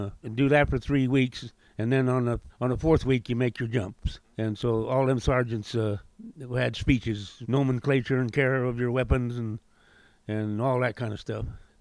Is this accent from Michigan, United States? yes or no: no; Alturas, California, United States; We went to high school in Modoc Union High School in Altruz, California.